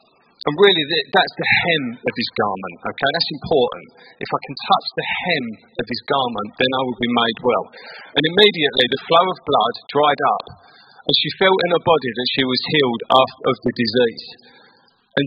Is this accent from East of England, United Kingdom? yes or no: yes; East of England, United Kingdom; accent: Essex; But in my Essex accent, I'm going to read it out.